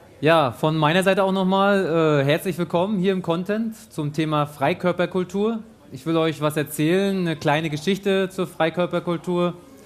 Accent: Rostock, Mecklenburg-Vorpommern, Germany; bin aus Rostock und hier in Ostdeutschland groß geworden.

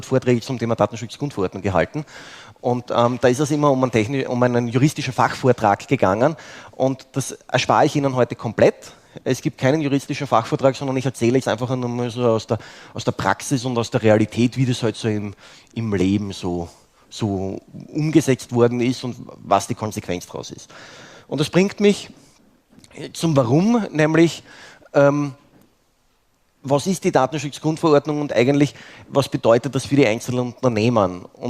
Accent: Graz, Styria, Austria; Ich stamme ursprünglich aus Graz.

